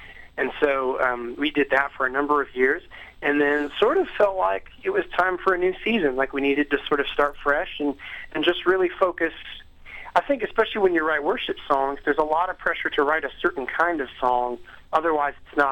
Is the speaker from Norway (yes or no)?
no; Hamilton, Ontario, Canada; we grew up in Hamilton where there has been this church movement called True City that has taken place over the last 10 years